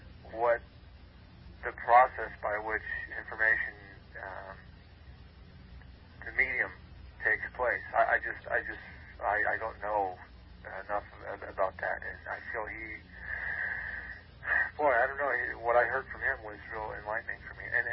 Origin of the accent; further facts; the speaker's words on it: Niagara Falls, Ontario, Canada; also born or lived in Toronto; I lived in Toronto. I'm originally from Niagara Falls.